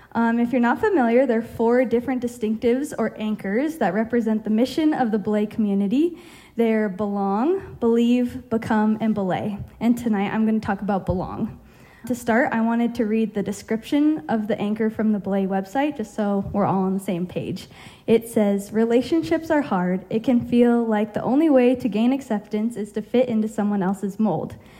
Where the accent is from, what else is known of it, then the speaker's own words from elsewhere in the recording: Arvada, Colorado, United States; now in Boulder, United States; I grew up here in Colorado, just down the street in Arvada, and I've been in Boulder for a month now